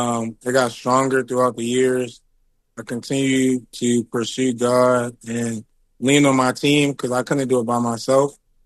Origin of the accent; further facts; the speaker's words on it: Baltimore, Maryland, United States; Honestly, I'm from Baltimore